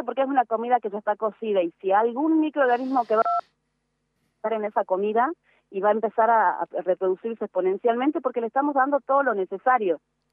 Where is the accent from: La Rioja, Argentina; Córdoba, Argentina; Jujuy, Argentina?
Jujuy, Argentina; yo soy de Jujuy, en nuestra provincia vecina, en Salta